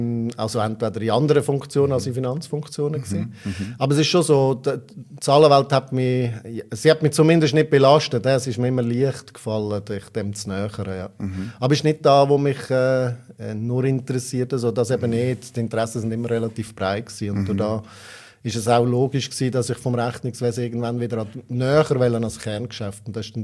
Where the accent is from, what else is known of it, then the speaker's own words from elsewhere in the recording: Tegerfelden, Aargau, Switzerland; Im Aargau, also geboren und aufgewachsen bin in Tegerfelden